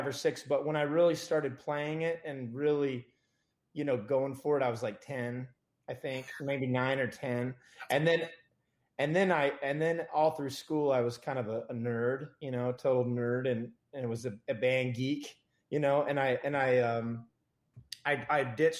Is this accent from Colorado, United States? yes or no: no; Utah, United States; also born or lived in Orange County, California; growing up in Utah and even like Southern California, Orange County